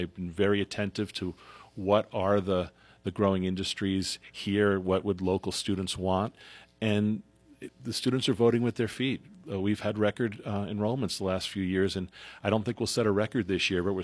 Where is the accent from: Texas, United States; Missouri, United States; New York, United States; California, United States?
New York, United States; Long Island; also born or lived in Bucks County, United States; I grew up on Long Island, so I was used to the beach. But we began to realize we missed more of the topography because I lived in Bucks County for many years.